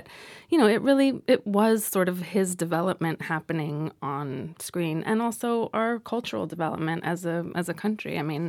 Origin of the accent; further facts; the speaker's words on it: Los Angeles, California, United States; It seemed very normal growing up in Los Angeles.